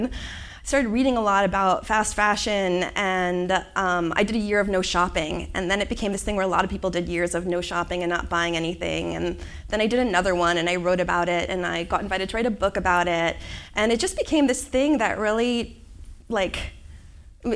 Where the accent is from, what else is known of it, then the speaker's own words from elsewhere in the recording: Florida, United States; I do the worst drawing of my home state. This is how I always draw it. I grew up in Florida